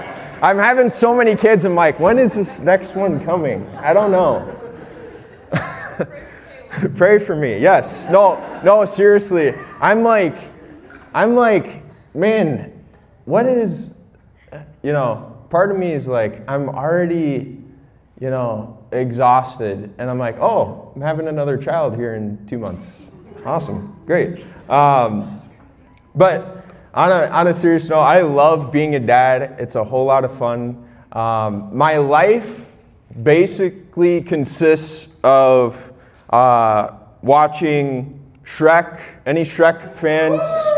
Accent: Austin, Minnesota, United States; I grew up in Austin, about 40 minutes away from here.

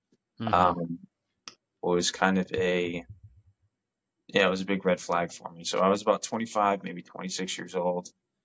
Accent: Connecticut, United States; moved away as an adult; I'm originally from Connecticut, but mm-hmm. I live in Central Florida. I lived here for about over 10 years now at this point. Yeah, 2012 is when I moved down here.

